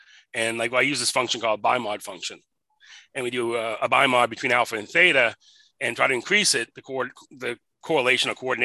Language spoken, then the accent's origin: English; New England, United States; also born or lived in Los Angeles; I grew up in New England, and so this is a my second hometown was West LA in essence.